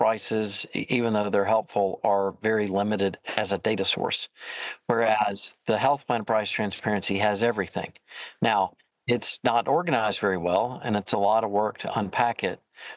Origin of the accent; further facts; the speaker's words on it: Nashville, Tennessee, United States; And Jack knew that I was from Nashville, and he knew about my history in the music business.